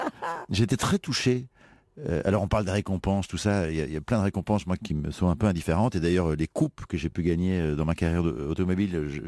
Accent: Belgium; now in France; J'ai grandi en Belgique, mais j'ai eu une deuxième naissance ici en France.

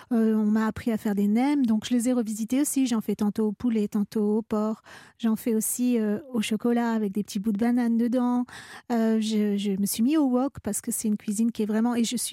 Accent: Italy; c'était le gâteau de mon enfance en Italie.

